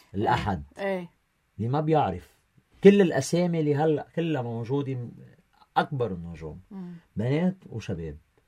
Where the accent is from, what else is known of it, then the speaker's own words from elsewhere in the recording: Lebanon; عندنا بلبنان